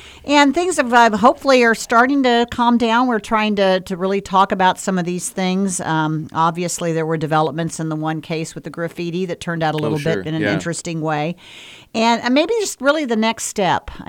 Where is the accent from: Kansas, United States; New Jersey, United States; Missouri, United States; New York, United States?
Kansas, United States; Atchison; Heading back to my hometown, Atchison.